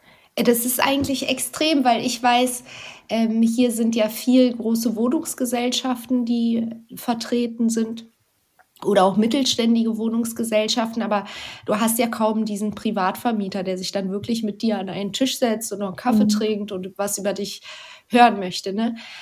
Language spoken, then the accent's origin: German; Berlin, Germany; Also hier als Berliner, so Lichtenberg, Hellersdorf, diese Ecken.